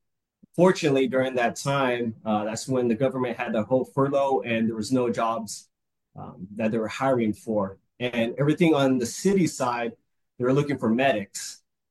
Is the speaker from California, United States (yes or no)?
yes; California, United States; also born or lived in Sun City; So, like I said, I was born in Sun City, raised, my whole life in California.